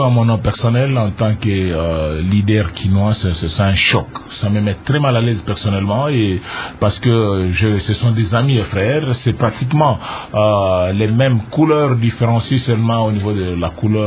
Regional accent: DR Congo; Je suis congolais

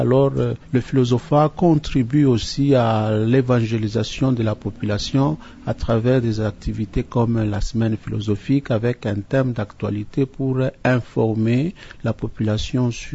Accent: DR Congo; l'affaire de la guerre chez nous au Congo, à l'Est surtout, et à Ituri, c'est une réalité qui est complexe

